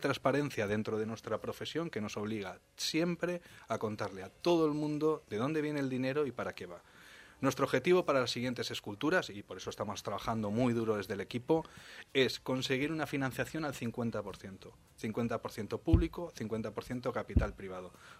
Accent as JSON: {"language": "Spanish", "region": "Valencian Community", "country": "Spain", "said": "todos somos valencianos, o sea, yo estoy acostumbrado a trabajar internacional, pero vuelvo a mi casa."}